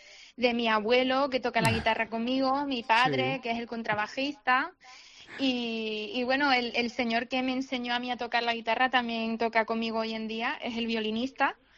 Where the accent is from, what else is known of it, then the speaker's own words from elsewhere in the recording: Málaga, Andalusia, Spain; Sí, pero nací aquí en Málaga y, vamos, nacida y criada aquí.